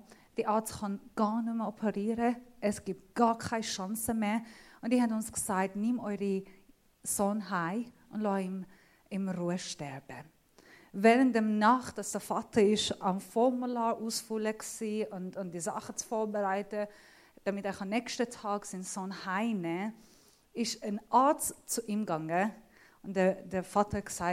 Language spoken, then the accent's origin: German; Iran; accent: mixed Thurgau and Zurich dialect; German is a second language; now in Switzerland; Ich komme aus dem Iran, wie ihr schon wisst. Bin seit 6 Jahren in der Schweiz. Habe einen komischen Dialekt. Versuche jetzt nicht herauszufinden, was für Dialekt er ist. Es ist ein voll mischmaschi Dialekt. Ich habe einen Thurgauer, Surcher